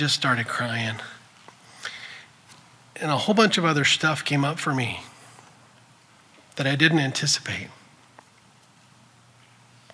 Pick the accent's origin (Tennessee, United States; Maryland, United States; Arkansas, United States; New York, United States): Tennessee, United States; Memphis; And I grew up in Memphis, Tennessee, and I've been thinking largely about these things similarly to civil rights issues.